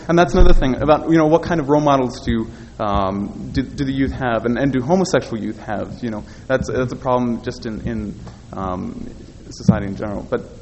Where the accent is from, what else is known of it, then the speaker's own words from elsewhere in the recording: United States; Let me just add that I grew up in the East, about an hour and a half outside of New York City.